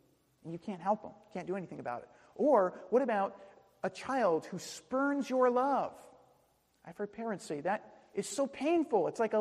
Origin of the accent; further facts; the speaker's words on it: Queens, New York, United States; I grew up in Queens